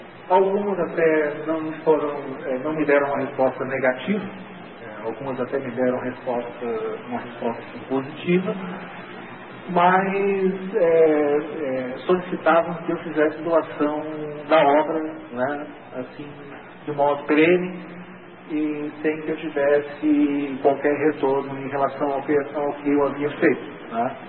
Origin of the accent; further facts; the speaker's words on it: Florianópolis, Santa Catarina, Brazil; em Florianópolis, que é a minha terra natal